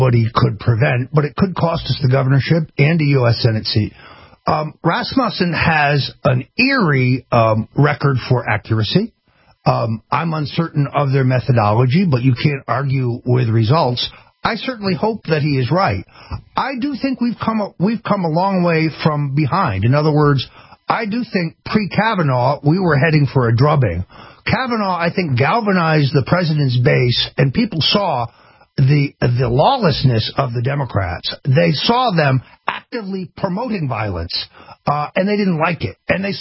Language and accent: English; Florida, United States; let's take my home state of Florida, where you have a very close governor's race